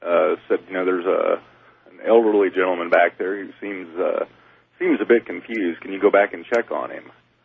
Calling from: Oklahoma, United States; I'm calling from Oklahoma, but I'm listening to a station out of San Antonio.

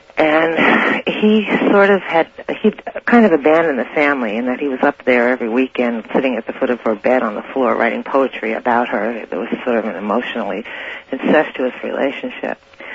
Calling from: Santa Rosa, California, United States; I'm calling from Santa Rosa.

